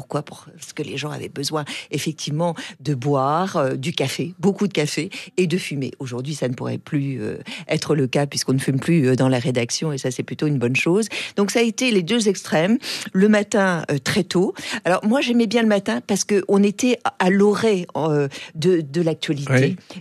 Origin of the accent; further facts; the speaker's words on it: Rennes, Brittany, France; moved away as an adult; Quand j'ai quitté Rennes, quand j'ai quitté la Bretagne, c'était pour faire une carrière